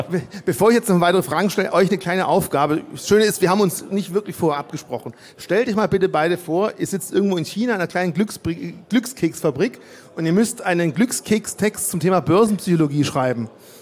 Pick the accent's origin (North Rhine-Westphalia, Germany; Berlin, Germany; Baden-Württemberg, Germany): Baden-Württemberg, Germany; Ja, ich als Schwabe, dann sind die Schwaben geizig